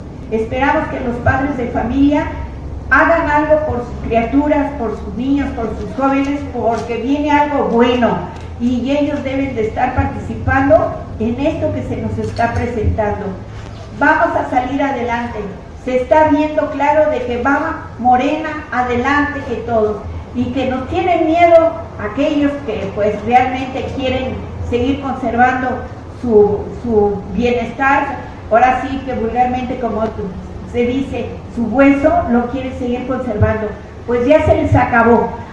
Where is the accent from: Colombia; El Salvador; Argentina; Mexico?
Mexico; somos esos mexicanos dispuestos a salir adelante